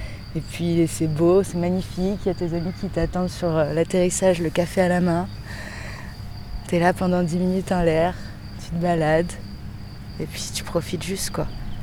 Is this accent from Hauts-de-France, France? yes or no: no; Auvergne-Rhône-Alpes, France; En fait, je suis de Haute-Savoie, moi.